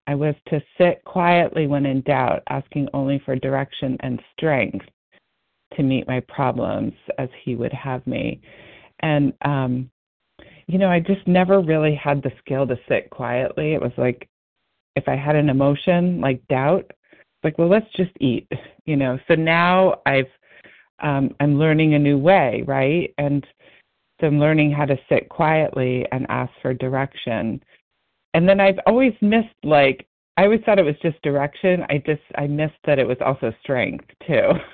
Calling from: Massachusetts, United States; I'm calling from Massachusetts.

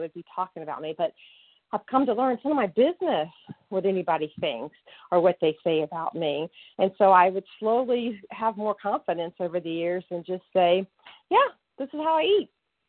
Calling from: Massachusetts, United States; I'm calling from Western Massachusetts, and I am a grateful, recovered, compulsive overeater.

